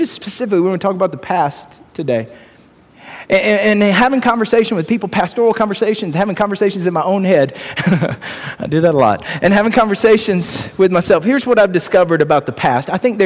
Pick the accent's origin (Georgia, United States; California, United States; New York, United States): Georgia, United States; Lawrenceville; See, I grew up in Lawrenceville, born and raised in Gwinnett County